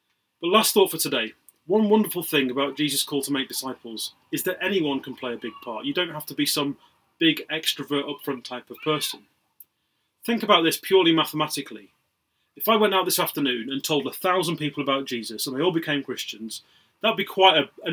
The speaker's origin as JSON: {"language": "English", "country": "United Kingdom", "said": "we're all British and polite"}